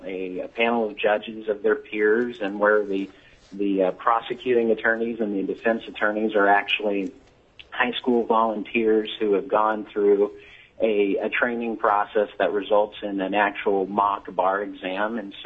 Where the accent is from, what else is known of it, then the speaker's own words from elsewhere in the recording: Ketchikan, Alaska, United States; I'm from Ketchikan, Alaska